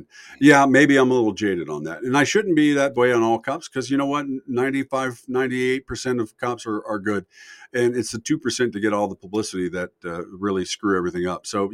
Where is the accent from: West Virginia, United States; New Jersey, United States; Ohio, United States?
Ohio, United States; Cincinnati; I mean, I grew up in Cincinnati area and been in a lot of inner city stuff.